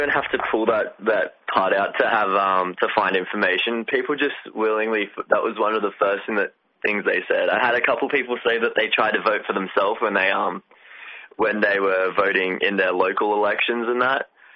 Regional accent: Singleton, New South Wales, Australia; Like I come from Singleton

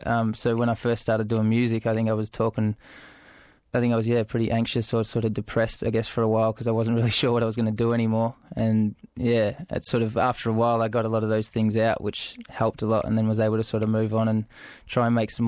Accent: Melbourne, Victoria, Australia; I'm an MC from Melbourne. I'm 24 years old

